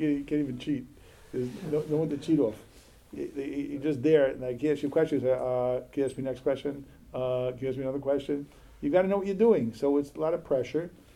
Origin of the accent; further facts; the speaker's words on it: United States; We grew up in America.